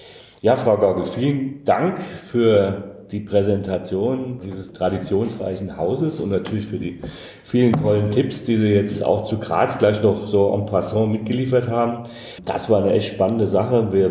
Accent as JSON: {"language": "German", "region": "Hesse", "country": "Germany", "said": "Ich bin Hesse. Deshalb sage ich immer Toscht, also Durst."}